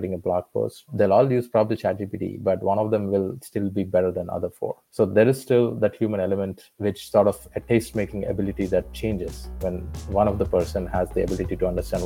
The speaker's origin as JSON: {"language": "English", "region": "South India", "country": "India", "tie": "born or raised there", "moved": "as an adult", "lives_now": "United States", "said": "I grew up in South India in a small town. Studied math and computer science in India."}